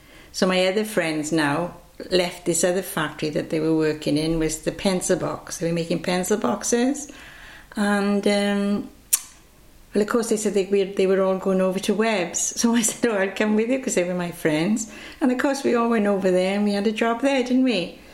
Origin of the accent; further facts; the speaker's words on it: London, United Kingdom; moved away; First of all, we come from London because we were evacuated all down the unit. And my father was, we all sent from London to Aslovera.